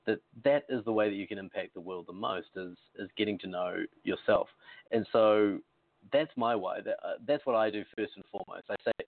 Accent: New Zealand; I'm from New Zealand, which may mean that your audience will pick up about 28% of what I say during this interview

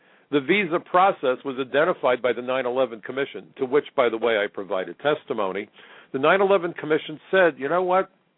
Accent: New York City, New York, United States; As a New Yorker, the ashes on 9/11 landed on my home. My neighbors were killed.

